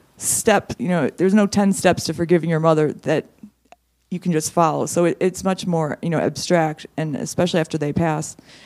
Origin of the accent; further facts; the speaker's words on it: Washington, District of Columbia, United States; I'm from the Washington, D.C. area.